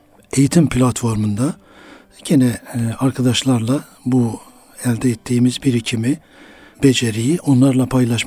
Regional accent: Muş, Muş Province, Turkey; Muş'ta doğdum. İşte ilk orta liseyi Muş'ta bitirdikten sonra daha sonra öğretmenlik sınavı başladı.

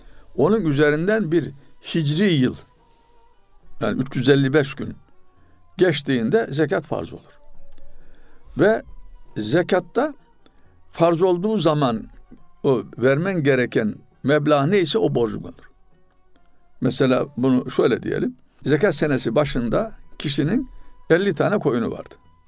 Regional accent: Karaman, Turkey; now in Istanbul, Turkey; Ben Karamanlıydım. Ben de okumak için çıktım ama geri dönmek niyetiyleydi. O zaman hep Karaman benim. Vatan aslım idi. Ama şimdi İstanbul'a yerleştim. Çoluk çocuk burada. Artık Karaman'a sadece ziyarete gidiyorum. Benim vatan aslım İstanbul oldu.

